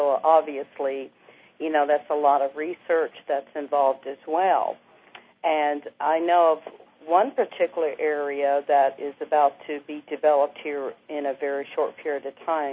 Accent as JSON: {"language": "English", "region": "Hawaii", "country": "United States", "said": "when I came from Hawaii here to the mainland"}